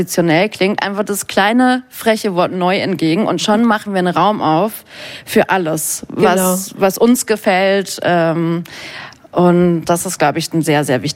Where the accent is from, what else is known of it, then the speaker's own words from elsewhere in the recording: Baden-Württemberg, Germany; Ich bin in Baden-Württemberg groß geworden